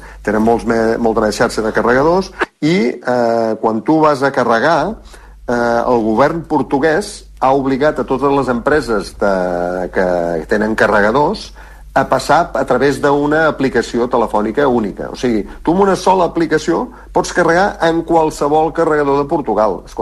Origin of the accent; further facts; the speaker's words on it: Vic, Catalonia, Spain; a Vic, jo sóc de Vic